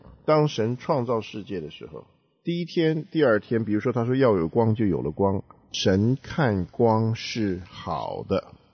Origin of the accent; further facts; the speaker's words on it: China; 那今天这个福音又传到我们中国人身上